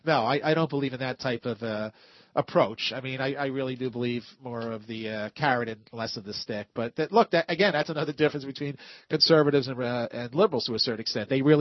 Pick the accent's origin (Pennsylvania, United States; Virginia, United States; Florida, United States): Pennsylvania, United States; Philadelphia; I grew up in South Philly, actually, where Rocky was filmed. It was literally, I was on 9th and Winton Street.